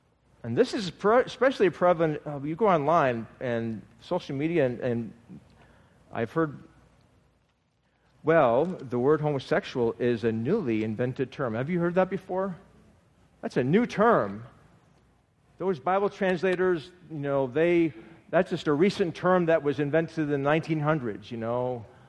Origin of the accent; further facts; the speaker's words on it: Buffalo, New York, United States; I grew up in Buffalo, New York.